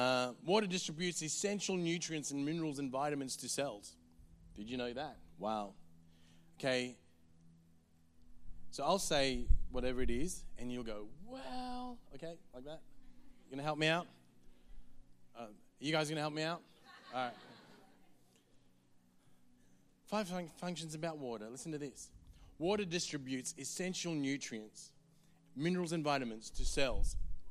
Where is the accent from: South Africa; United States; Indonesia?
South Africa; Maybe back in Africa. I don't know. I'm from South Africa.